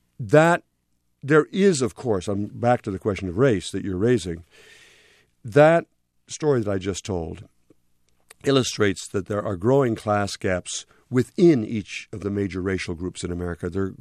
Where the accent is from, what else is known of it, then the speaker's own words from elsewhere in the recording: Port Clinton, Ohio, United States; When I was growing up in Port Clinton, Ohio, and that's the story that begins the book, Port Clinton was not an ideal place.